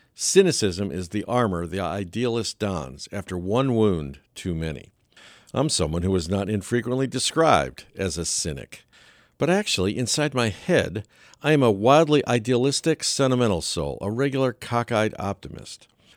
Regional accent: Pennsylvania, United States; Equally so, I believe that someday my home state, our beloved Pennsylvania, will figure out how to provide a free, thorough, and uplifting education to all of its children.

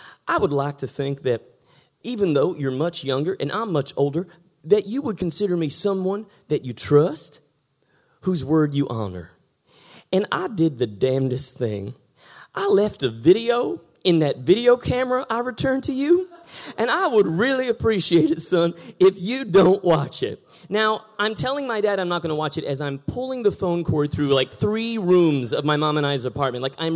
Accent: San Antonio, Texas, United States; idea that I could have a stepmom who is a real-life Asian lady was amazing to me as a little white boy growing up in San Antonio, Texas in the early 80s, right?

